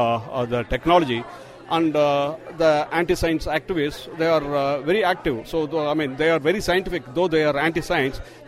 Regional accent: Tamil Nadu, India; Yeah, I'm a farmer from India, Tamil Nadu.

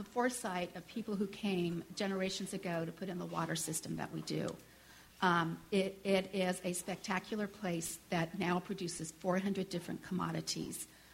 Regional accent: Nebraska, United States; I'm from Nebraska. I own a farm in Nebraska.

